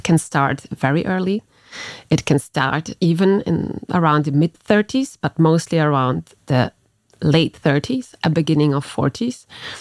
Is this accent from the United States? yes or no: no; Luxembourg; I went to European school, so I was always more used to the international multicultural environment. And I would rather say that I feel European. I'm Luxembourgish, I'm German, I'm Polish, and I really enjoy living in Luxembourg